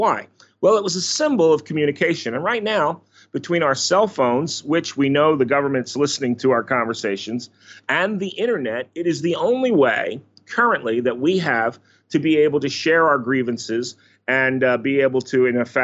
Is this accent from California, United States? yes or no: no; Philadelphia, Pennsylvania, United States; It's funny, growing up in Philadelphia, I actually was able, back in my day, you were actually able to touch the bell.